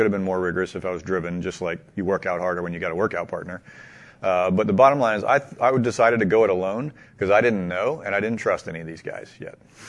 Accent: United States; because I'm an American and I think that's fun.

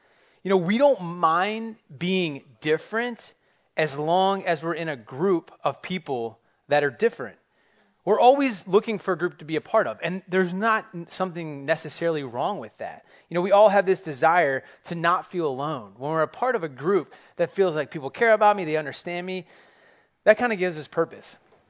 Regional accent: United States; I can't change that I'm American, that I've been brought up in American culture.

